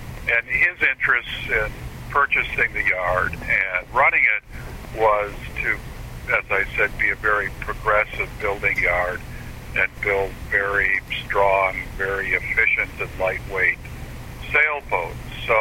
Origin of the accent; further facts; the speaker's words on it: Green Bay, Wisconsin, United States; And the appeal of boat building still being with me took me from Green Bay, which is my hometown, to Sturgeon Bay, Wisconsin.